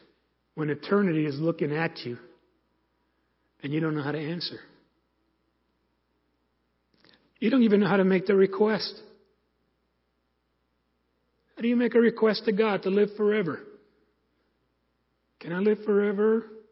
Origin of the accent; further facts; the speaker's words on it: Brooklyn, New York, United States; but I grew up in the Pepper-Stuyvesant area of Brooklyn, New York. And you just don't cry.